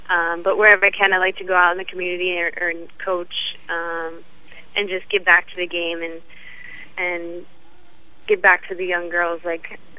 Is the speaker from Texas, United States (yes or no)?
no; Philadelphia, Pennsylvania, United States; I actually, as I said, I grew up in Philadelphia, so I watched the Philadelphia Charge play.